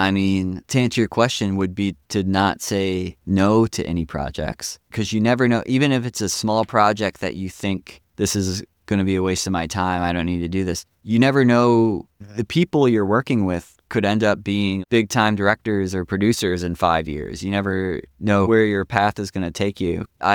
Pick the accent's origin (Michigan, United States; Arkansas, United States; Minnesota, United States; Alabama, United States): Michigan, United States; moved away as an adult; now in New York City, United States; I grew up outside Detroit, and I don't think my career in sound would have went far staying in Detroit. I went to New York City.